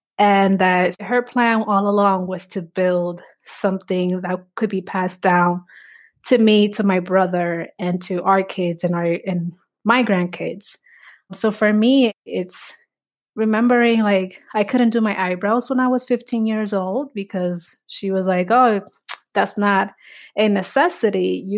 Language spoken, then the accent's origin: English; Bronx, New York, United States; also born or lived in Dominican Republic; Like, I remember growing up in the Bronx. I immigrated in the 90s. My mom brought me here from Dominican Republic, and she raised me as a single mother.